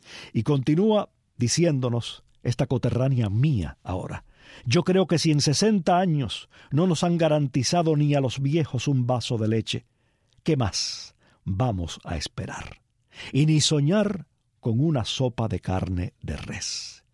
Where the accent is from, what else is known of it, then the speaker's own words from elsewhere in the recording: Palma Soriano, Santiago de Cuba, Cuba; Bueno, porque viene de mi pueblo.